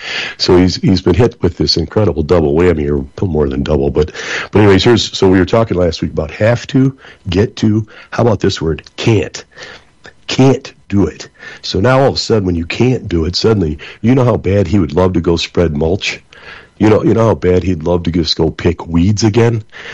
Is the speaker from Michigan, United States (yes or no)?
yes; Flint, Michigan, United States; Originally, we're all from Flint